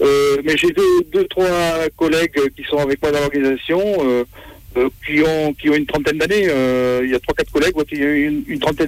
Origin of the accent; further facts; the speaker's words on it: Mansac, Nouvelle-Aquitaine, France; Limousin, puisque je suis originaire de la Corrèze moi-même, je suis de l'arrière de Mansac près de Brive.